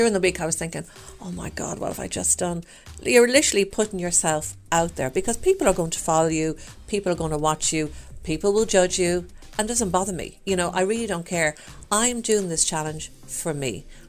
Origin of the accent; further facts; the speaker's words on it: Ireland; I mean, we're Irish.